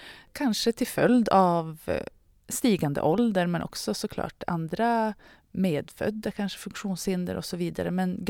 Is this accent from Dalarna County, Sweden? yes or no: no; Luleå, Norrbotten County, Sweden; now in Stockholm, Sweden; Jag är uppvuxen i Luleå, har bott i Luleå i stora delar av mitt liv. Men sen så tog jag mitt pick och pack för kanske 12 år sedan och testade att bo i Stockholm.